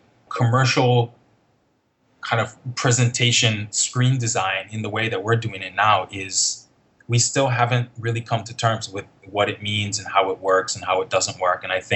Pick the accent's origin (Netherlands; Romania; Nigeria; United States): Nigeria; It seemed completely normal to me.